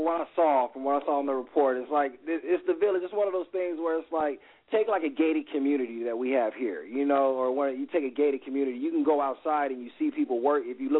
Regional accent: United States; I mean, like I said, because we're American, we all know it's like, nah, fuck that.

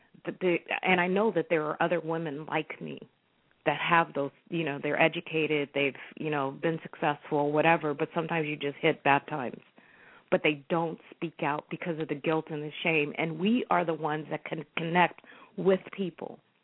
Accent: Oakland, California, United States; I was born and raised in Oakland.

